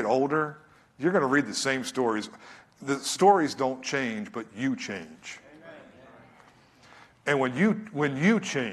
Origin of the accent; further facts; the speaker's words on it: United States; In the Philippines, I'm such an American, was such an American.